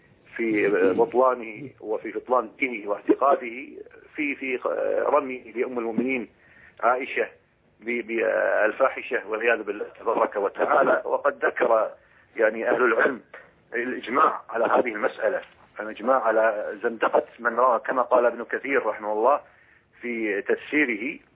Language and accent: Arabic; Kuwait